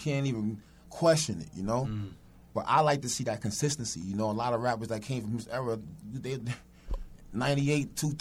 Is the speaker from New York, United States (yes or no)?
yes; Bronx, New York, United States; Hey, born and raised in the X, you heard? Mm-hmm. Born and raised in the Bronx.